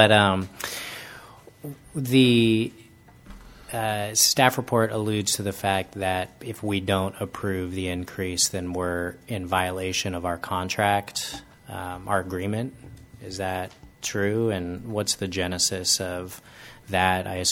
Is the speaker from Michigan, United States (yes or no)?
no; Napa, California, United States; also born or lived in Bay Area; I grew up in Napa and lived in the Bay Area for a while after